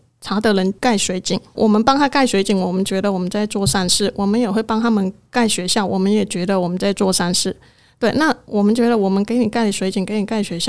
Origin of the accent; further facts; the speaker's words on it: Taiwan; 那如果我们是台湾人，我们就觉得可能不好意思夸大或什么